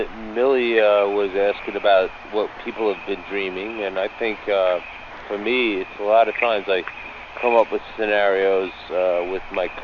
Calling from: New York, United States; Hi, Kevin. … I'm calling from New York.

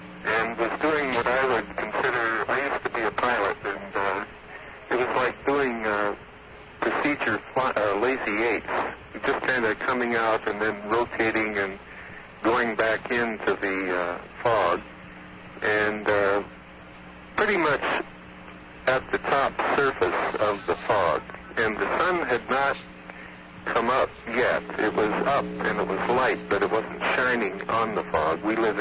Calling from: Medford, Oregon, United States; I'm calling from Medford, Oregon.

